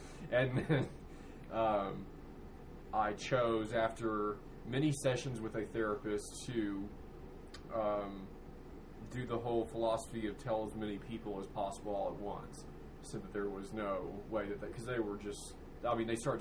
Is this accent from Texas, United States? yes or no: yes; Dallas, Texas, United States; I grew up in Preston Hollow in Dallas. It's the most exclusive enclave there. And the money was no object.